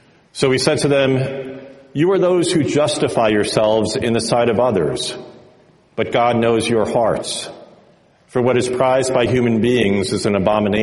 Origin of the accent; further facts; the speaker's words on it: Paramus, New Jersey, United States; Most of you know by now that I grew up in Paramus. But what you may or may not know is that my parents' house backed